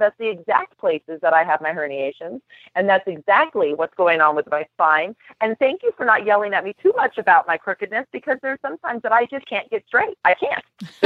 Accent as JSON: {"language": "English", "town": "Aurora", "region": "Colorado", "country": "United States", "said": "from Aurora, Colorado"}